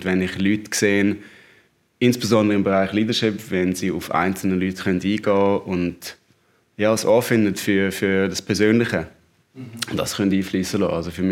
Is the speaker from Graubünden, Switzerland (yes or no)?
yes; Flims, Graubünden, Switzerland; wir sind aus Flims, also beide aus Graubünden